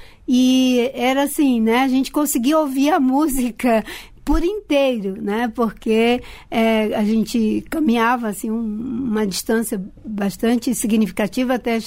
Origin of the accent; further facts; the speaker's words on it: Acre, Brazil; born there; Eu sou acriana, nasci no estado do Acre